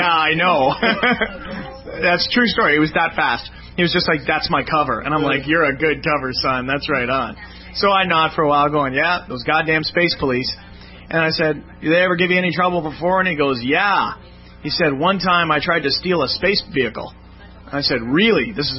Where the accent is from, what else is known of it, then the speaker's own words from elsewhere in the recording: Canada; Besides, I'm from Canada. There's only 26 million of us up here.